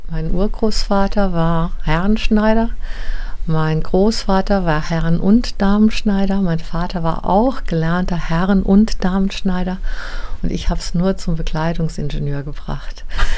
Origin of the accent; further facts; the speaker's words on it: Baden-Württemberg, Germany; Und im Schwarzwald, wo ich herkomme, war das eigentlich schon immer so